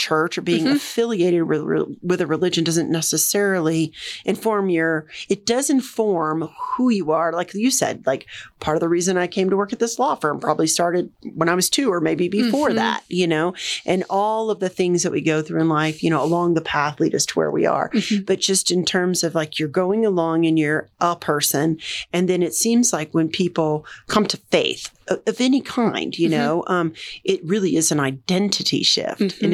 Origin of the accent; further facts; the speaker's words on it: the South, United States; there's a lot of us, or at least I'm from the South, and a lot of people grow up in the church